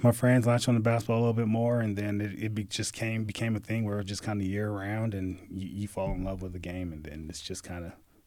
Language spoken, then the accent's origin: English; San Bernardino, California, United States; San Bernardino, California. So that's inland from L.A., from the shore.